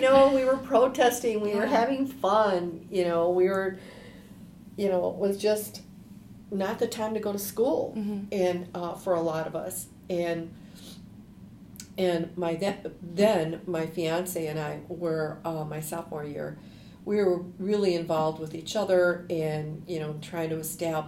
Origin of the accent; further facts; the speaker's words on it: Racine, Wisconsin, United States; I grew up in Racine, Wisconsin. I was born and raised there.